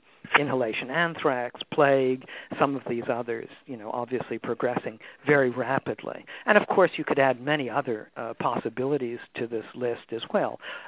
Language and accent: English; New York City, New York, United States; I'm from New York City, so we had our share of those, as you know.